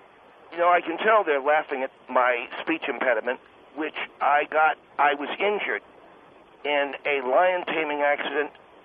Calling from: San Diego, California, United States; I'm calling from San Diego

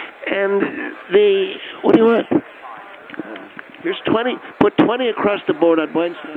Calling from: Del Mar, California, United States; I'm at Del Mar. In the San Diego area.

